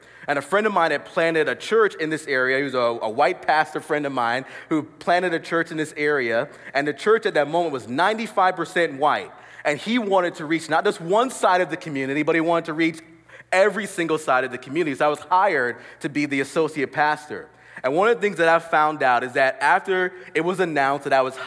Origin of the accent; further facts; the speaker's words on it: Florida, United States; I grew up in South Florida. In fact, my family, they actually immigrated from Jamaica. So we grew up in South Florida, and I was black, living in America, raised by immigrant parents.